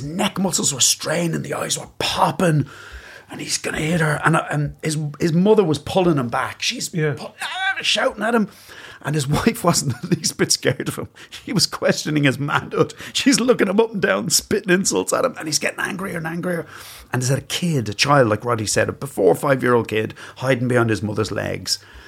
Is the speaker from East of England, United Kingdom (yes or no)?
yes; Luton, East of England, United Kingdom; I grew up in Luton. It's a terrible place, you know?